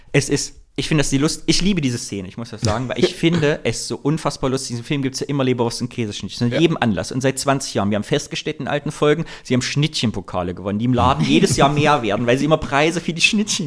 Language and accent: German; East Germany, Germany; Ich bin aus DDR, ich bin ja DDR-Camp